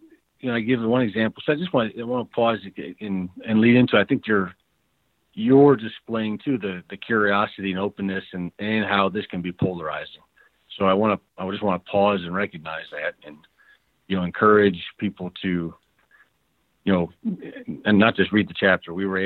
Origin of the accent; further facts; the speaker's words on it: Cleveland, Ohio, United States; now in Denver, United States; I live in Denver now, but I grew up in Cleveland, Ohio